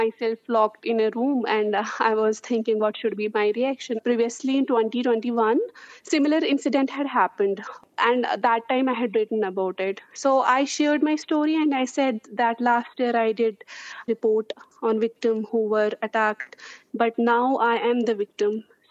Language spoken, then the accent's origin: English; Jammu and Kashmir, India; because I'm also from Kashmir, you know, things are quite different from mainland India.